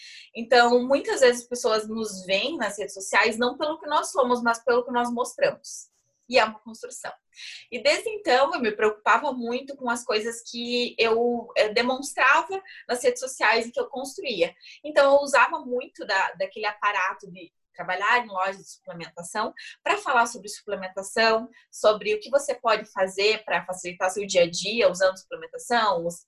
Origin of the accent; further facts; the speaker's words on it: Passo Fundo, Rio Grande do Sul, Brazil; eu sou de uma cidade super pequena, né? Consideravelmente, né? Dependendo da comparação. Eu sou de Passo Fundo, tem 200 mil habitantes.